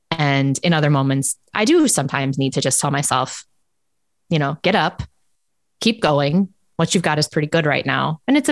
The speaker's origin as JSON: {"language": "English", "country": "United States", "said": "Also, that's probably just me, because I'm American. I seek it out."}